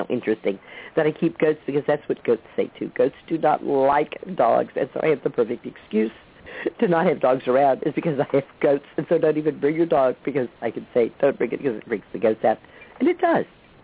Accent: Woodstock, New York, United States; places like Woodstock, New York, my hometown

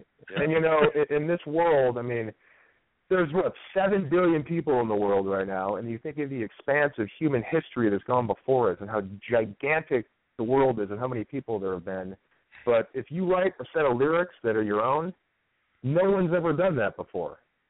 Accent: Milwaukee, Wisconsin, United States; And I'm from Milwaukee, so I'm from back in your part of the neck of the woods there.

